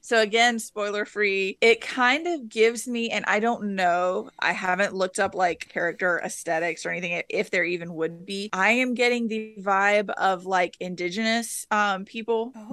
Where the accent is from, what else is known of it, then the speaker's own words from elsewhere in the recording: the South, United States; But growing up in the South, you hear and learn a lot about Gullah culture, Gullah Geechee stories